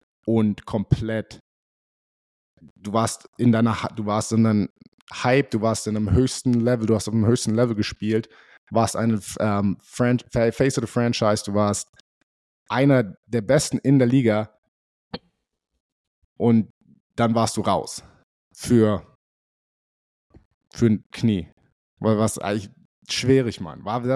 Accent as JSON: {"language": "German", "country": "Germany", "said": "Ich für mich persönlich, muss ich ganz ehrlich sein, ich habe mich da als Deutscher, ich habe mich so gefühlt"}